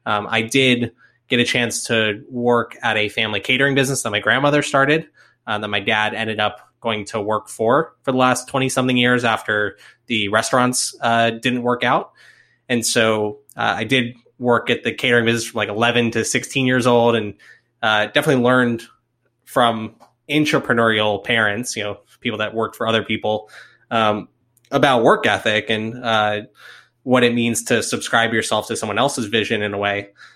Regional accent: Florida, United States; now in Atlanta, United States; I am from Florida originally. I live in Atlanta, where you live as well

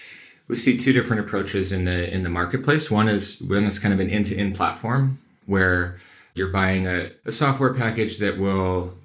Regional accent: Midwest, United States; I'm from the Midwest, the heartland of America.

